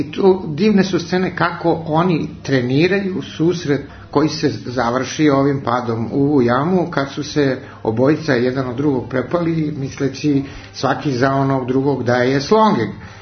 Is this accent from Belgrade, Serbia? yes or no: yes; Obrenovac, Belgrade, Serbia; rastao sam u Srpskoj Palanci u Obrenovcu.